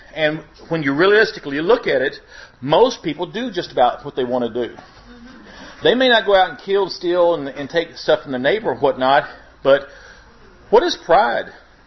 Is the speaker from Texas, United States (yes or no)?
yes; San Marcos, Texas, United States; I'm from San Marcos, Texas, soon to be Fort Worth, Arlington, Dallas, Texas